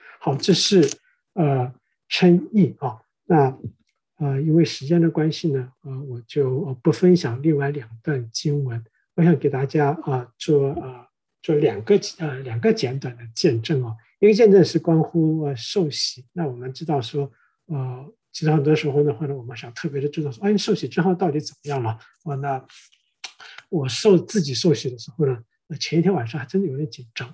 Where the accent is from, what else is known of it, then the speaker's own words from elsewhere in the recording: Jiangsu, China; 不管我们说我们从哪里来的，我是从中国江苏来的